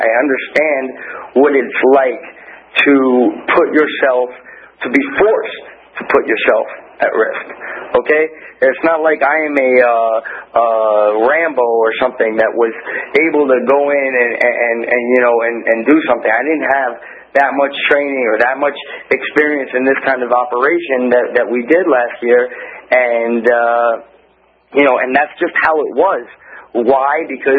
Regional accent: the South, United States; I mean, I know this growing up. I grew up in the South.

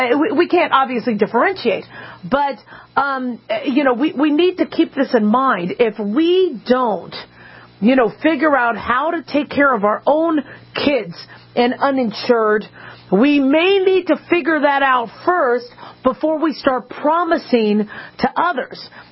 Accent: United States; it's easier for me to say because I'm an American citizen.

